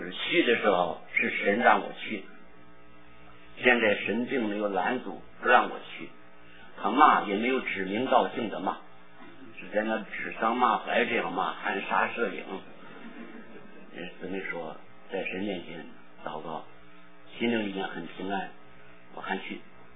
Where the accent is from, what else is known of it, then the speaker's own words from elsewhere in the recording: China; 我小的时候在中国的农村长大